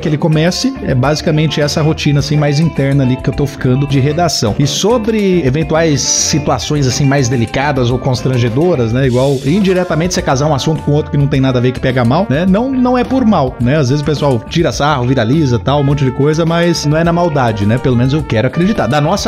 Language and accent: Portuguese; Jaú, São Paulo, Brazil; Sou nascido e criado em Jaú.